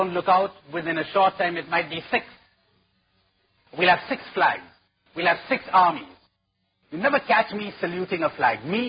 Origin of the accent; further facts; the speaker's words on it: India; talking of a situation back home, I'm an Indian. Now, we've got another country called Pakistan.